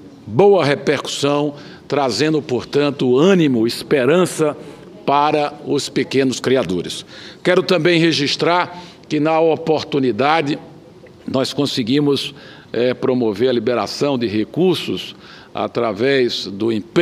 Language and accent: Portuguese; Petrolina, Pernambuco, Brazil; Ontem estive em visita à cidade de Petrolina, minha cidade natal